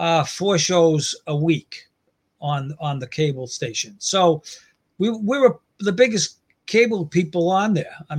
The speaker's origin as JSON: {"language": "English", "town": "Framingham", "region": "Massachusetts", "country": "United States", "lives_now": "Texas, United States", "said": "No, I'm from the Boston area. Actually from a city now called Framingham, 20 miles west of Boston."}